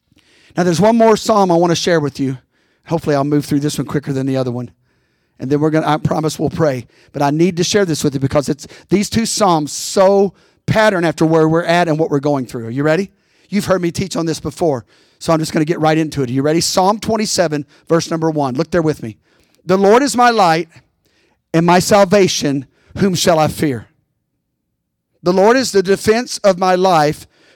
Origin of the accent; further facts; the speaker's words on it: United States; In times past, growing up in America, I could never relate to that.